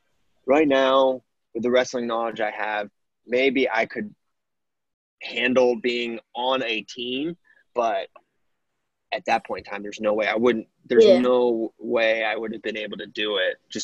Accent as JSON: {"language": "English", "region": "Virginia", "country": "United States", "said": "Okay, so, like, I'm not from Northern Virginia. I'm from the Shenandoah Valley, which is, like, there's not a lot of good wrestling there."}